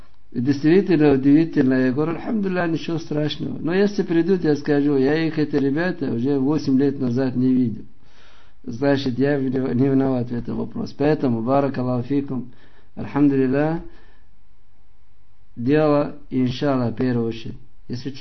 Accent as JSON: {"language": "Russian", "country": "Russia", "said": "Я сам россиянин."}